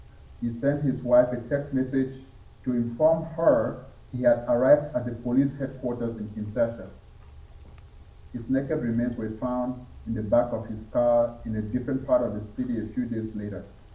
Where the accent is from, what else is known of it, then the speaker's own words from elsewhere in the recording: Southwest Region, Cameroon; my home country of Ambazonia, also known as the former UN Trust Territory of Southern Cameroon, or as some people prefer to describe it, English-speaking Cameroon